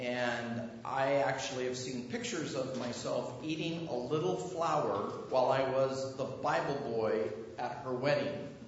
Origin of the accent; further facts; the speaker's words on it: Ketchikan, Alaska, United States; I grew up in Ketchikan, Alaska, in a very small little church and church school.